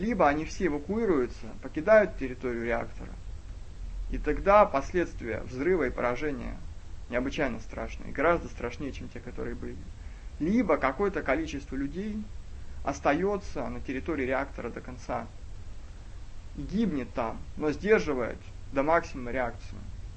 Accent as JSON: {"language": "Russian", "town": "Smolensk", "region": "Smolensk Oblast", "country": "Russia", "said": "Я сам из Смоленска"}